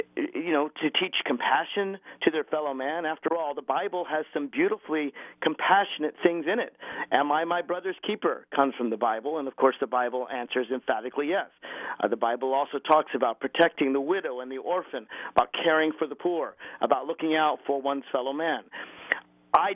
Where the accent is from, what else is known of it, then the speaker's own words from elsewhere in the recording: Nashville, Tennessee, United States; I'm reporting live to you from Nashville, Tennessee, because, well, that is my hometown, and I'm here with my parents, and we are having a Passover Seder tonight.